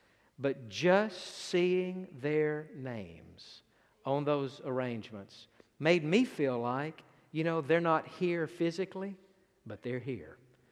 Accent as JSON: {"language": "English", "town": "Atlanta", "region": "Georgia", "country": "United States", "said": "we're from the Atlanta, Georgia area, and when you live that far off, you know your church family in Texas can't all drive or fly to Atlanta for the funeral."}